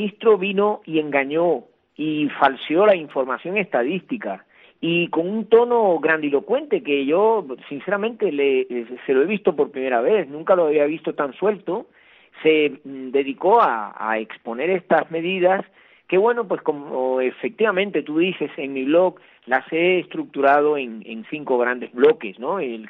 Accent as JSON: {"language": "Spanish", "country": "Cuba", "said": "con la iniciativa privada que hay en mi tierra, que es lo más grande que tenemos los cubanos"}